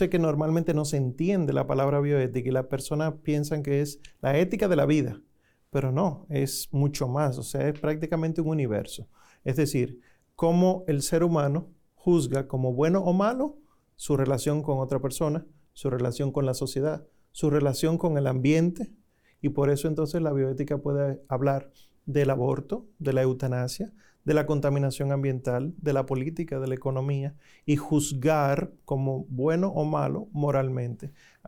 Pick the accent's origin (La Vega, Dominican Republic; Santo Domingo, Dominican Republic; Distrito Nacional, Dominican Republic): Santo Domingo, Dominican Republic; Soy de Santo Domingo, la República Dominicana. Vivo allá.